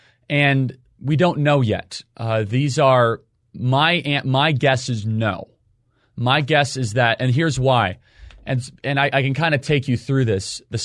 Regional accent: Midwest, United States; is I'm from the Midwest. I know Madison, Wisconsin really well.

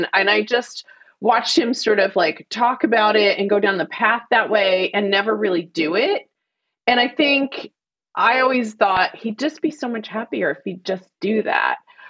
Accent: Fort Worth, Texas, United States; And I remember, like, I grew up in Fort Worth, Texas.

